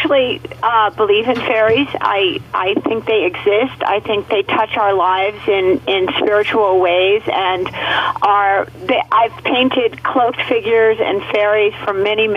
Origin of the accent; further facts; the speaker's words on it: New York City, New York, United States; I grew up in New York City. We didn't have flowers every season. I never saw a tomato on a vine.